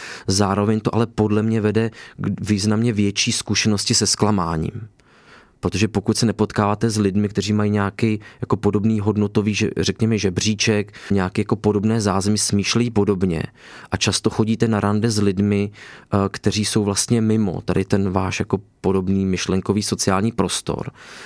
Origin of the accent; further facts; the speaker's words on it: Prague, Czechia; já třeba jako Pražák